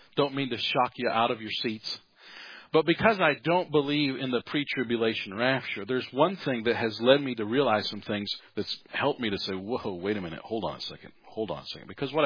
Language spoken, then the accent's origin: English; United States; But as an American, I don't like the fact that we're even tied to China.